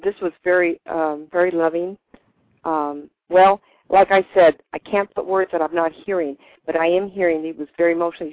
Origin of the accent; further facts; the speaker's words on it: Fresno, California, United States; Okay, Darcy, I'm Fresno, California. You know I'm from California, everybody.